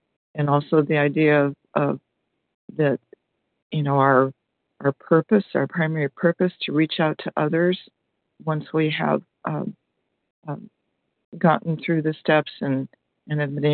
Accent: Oregon, United States; I'm from Oregon

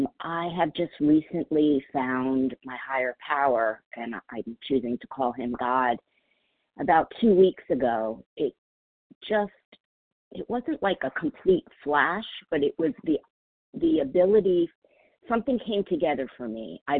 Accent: Florida, United States; I'm from Florida.

